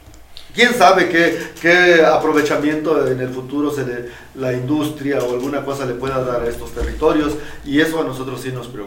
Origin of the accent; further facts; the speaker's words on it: Mexico; Este municipio de donde yo vengo, históricamente ha sido un territorio zapatista.